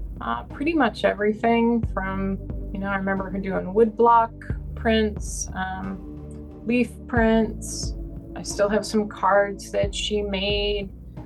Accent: New York, United States; We grew up in the Catskills in New York State in a tiny town. It was idyllic, very rural upbringing, beautiful school, sports, forest, hiking, swimming in the rivers.

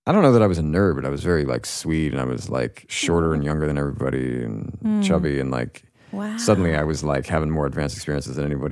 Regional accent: Virginia, United States; moved away; I moved from Virginia, like upper middle class, kind of affluent, very boring, sort of suburban but idyllic East Coast neighborhood.

